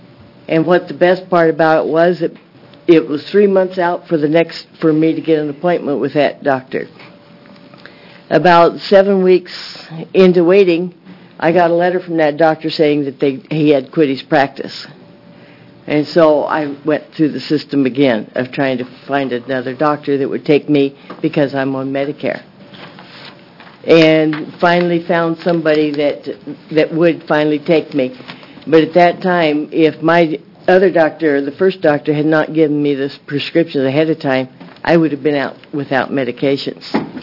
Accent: Salem, Oregon, United States; I'm from Salem.

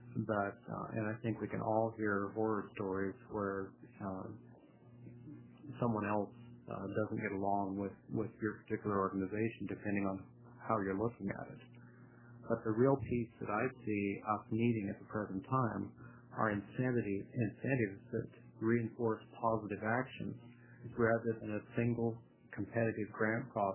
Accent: Oregon, United States; And I come from the John Day Basin, as most of you know.

